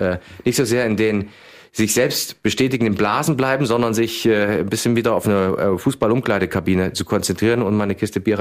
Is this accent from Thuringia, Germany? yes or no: yes; Obernissa, Thuringia, Germany; ich komme hier aus Obernissa, das ist hier zwischen von Ihrem Studio und Erfurt 15 Kilometer in etwa.